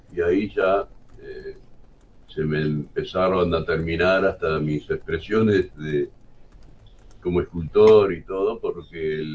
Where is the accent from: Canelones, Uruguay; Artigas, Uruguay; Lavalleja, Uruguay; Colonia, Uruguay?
Canelones, Uruguay; Atlántida; also born or lived in Montevideo; now in Marindia, Uruguay; en Marindia hace 11 años que estoy. Yo soy de Atlántida, criado en Atlántida y prácticamente toda mi vida, sin ser un periodo de 10 años que estuve viviendo en Montevideo.